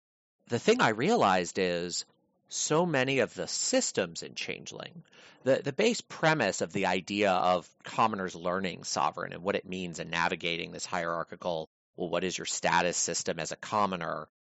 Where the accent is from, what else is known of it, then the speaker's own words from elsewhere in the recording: United States; As an American, I can look at that and see that as a totally different beast.